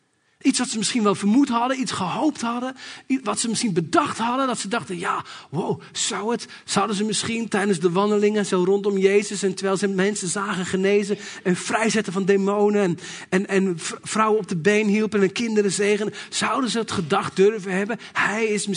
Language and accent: Dutch; Katwijk, South Holland, Netherlands; born there; Ik ben geboren in Katwijk en de Atlantikwal moest gebouwd worden.